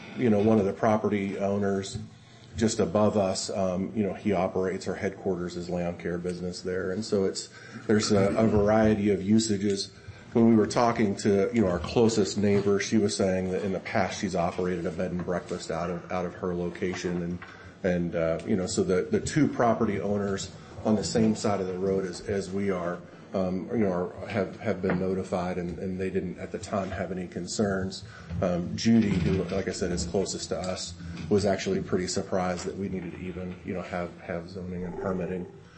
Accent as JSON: {"language": "English", "town": "Omaha", "region": "Nebraska", "country": "United States", "tie": "born or raised there", "moved": "as an adult", "lives_now": "Branson, United States", "said": "You know, my family's from Boone County, Arkansas, and I grew up in Omaha."}